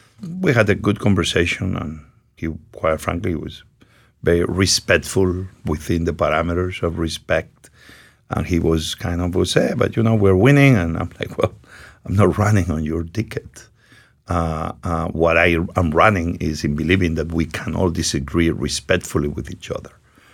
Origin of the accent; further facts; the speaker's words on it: Spain; Listen, I'm from Spain, and many people think I'm an expert on Spanish cuisine.